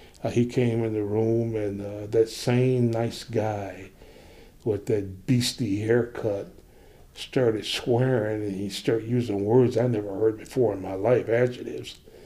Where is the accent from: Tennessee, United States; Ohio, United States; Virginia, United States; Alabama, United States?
Alabama, United States; Demopolis; I was born in Demopolis, Alabama, May 21st, 1946. Brought into the world by then what they call a midwife. And the family share crop for a guy outside of Demopolis.